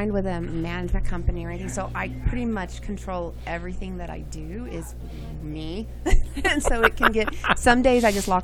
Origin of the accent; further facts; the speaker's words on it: Devine, Texas, United States; Well, growing up in Texas and Devine, everyone there has been so supportive.